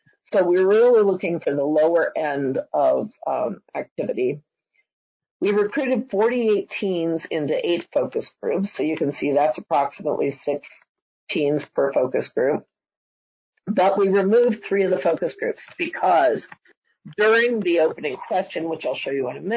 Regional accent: New Jersey, United States; they told you I'm from New Jersey.

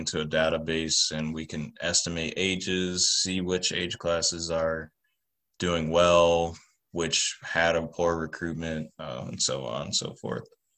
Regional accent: Sandusky, Ohio, United States; I'm from Sandusky, Ohio.

